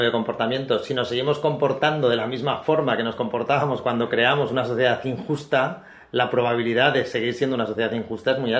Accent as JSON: {"language": "Spanish", "town": "Cuenca", "region": "Castilla-La Mancha", "country": "Spain", "tie": "born or raised there", "moved": "as an adult", "lives_now": "Valencia, Spain", "said": "las casas colgadas de Cuenca, que es mi ciudad natal y donde me crié hasta los 18 años que me vine para Valencia."}